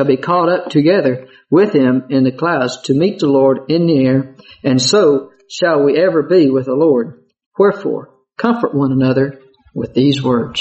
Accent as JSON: {"language": "English", "town": "Cuernavaca", "region": "Morelos", "country": "Mexico", "tie": "born or raised there", "said": "I grew up in Cuernavaca. I lived in Cuernavaca for 13 years. I know the people. I know how they think. I have the problem of thinking in English."}